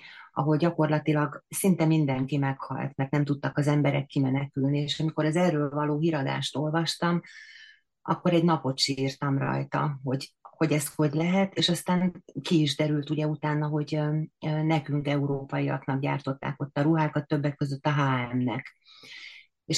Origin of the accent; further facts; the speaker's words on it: Hungary; also born or lived in Germany; Na hát az én utam az úgy kezdődött, hogy mi Németországban éltünk a családommal, és onnan jöttünk haza Magyarországra 4 éve